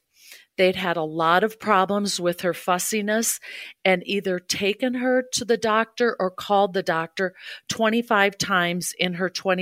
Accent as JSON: {"language": "English", "town": "Hudson", "region": "Wisconsin", "country": "United States", "tie": "born or raised there", "said": "I grew up in Hudson, Wisconsin. I have three brothers. My dad was a teacher. My mom was a stay-at-home mom."}